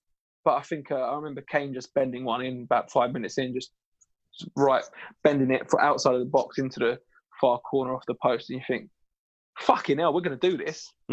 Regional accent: London, United Kingdom; I grew up in East London.

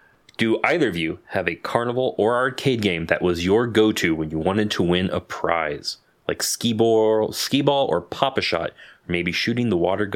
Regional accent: Santa Clarita, California, United States; I grew up in Santa Clarita. So Magic Mountain right there.

